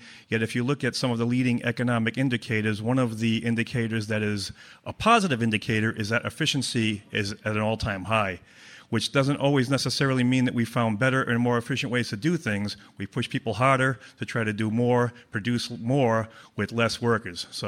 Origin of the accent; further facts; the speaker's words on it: Pawtucket, Rhode Island, United States; from Pawtucket, Rhode Island.